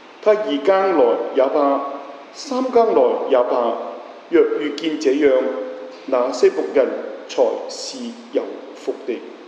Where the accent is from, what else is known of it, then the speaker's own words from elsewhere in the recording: China; 我大聲講，我話從中國嚟嘅咁樣